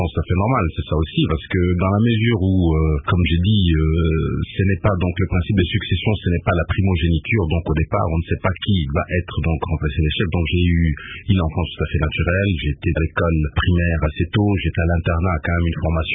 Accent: Kananga, Kasaï-Central, DR Congo; born there; Je suis né donc à Kananga, au Kassai occidental, futur province du Kassai central. Le 12 janvier 1953.

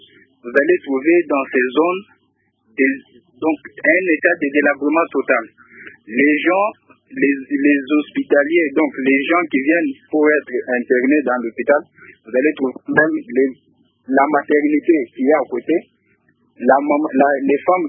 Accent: Kananga, Kasaï-Central, DR Congo; pour la réhabilitation des hôpitaux ici chez nous à Kananga

